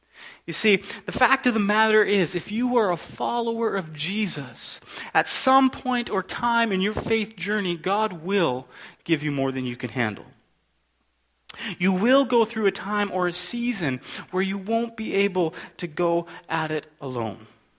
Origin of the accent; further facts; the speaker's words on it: Alberta, Canada; I grew up in Alberta. I always like to say it's a great place to be from.